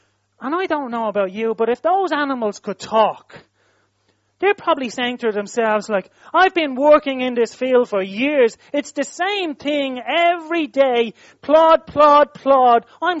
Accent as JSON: {"language": "English", "town": "Dublin", "region": "Leinster", "country": "Ireland", "said": "If you're from Dublin, and I'm from Dublin, inner city Dublin."}